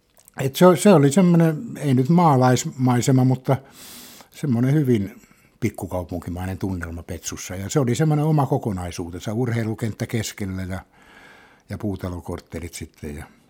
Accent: Tampere, Pirkanmaa, Finland; also born or lived in Riihimäki / Haapakoski; Me muutettiin Riihimäeltä sitten Haapakoskelle Pieksämäen lähelle ja sieltä sitten vähän ennen kansakoulua niin Tampereelle. Asuttiin Petsussa.

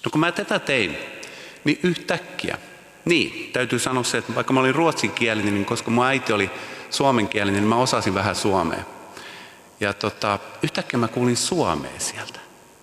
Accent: Åland, Finland; first language Swedish; Finnish is a second language; Mä olin kotoisin Ahvenanmaalta, eli ruotsinkielinen. Ja pienestä paikkakunnasta siellä kasvoin ja elin.

